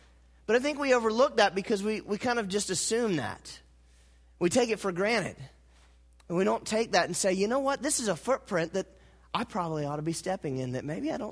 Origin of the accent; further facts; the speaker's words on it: North Carolina, United States; As you guys know, I grew up in North Carolina, and we would make a trip to the beach at least once a year, sometimes twice a year.